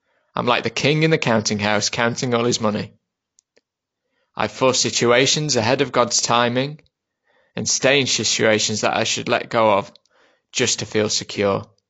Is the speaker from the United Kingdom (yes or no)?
yes; Chesterfield, East Midlands, United Kingdom; Growing up in Chesterfield or Ches Vegas, we didn't have the comfy middle class existence I have now, and therefore, as a family, had to be more frugal.